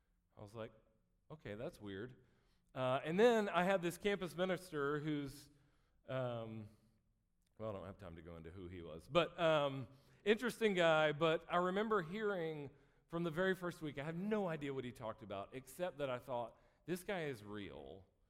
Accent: Georgia, United States; I grew up just outside of Atlanta in a Christian home.

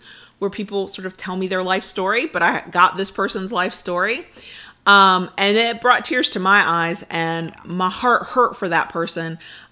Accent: Florida, United States; we're from Tampa Bay area, but we're going to be going to Ocala and we'll make this our home place

